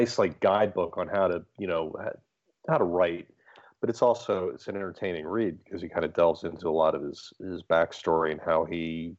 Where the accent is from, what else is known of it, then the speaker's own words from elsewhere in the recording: Chatham Township, New Jersey, United States; I grew up in a town in New Jersey called Chatham Township.